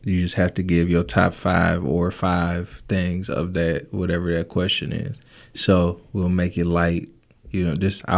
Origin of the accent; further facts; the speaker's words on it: Flint, Michigan, United States; remember, I'm from Flint.